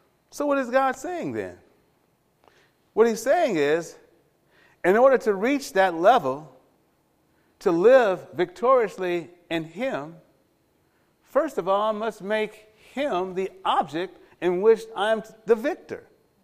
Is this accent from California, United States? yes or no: yes; Los Angeles, California, United States; But I grew up in the Jordan Down housing projects in the smack middle of the Watts. I remember the Watts riots.